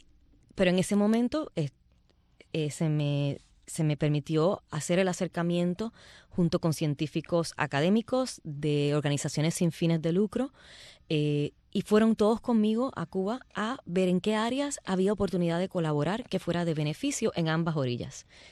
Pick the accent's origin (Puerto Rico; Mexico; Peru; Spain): Puerto Rico; mi interés mayor como caribeña, como puertorriqueña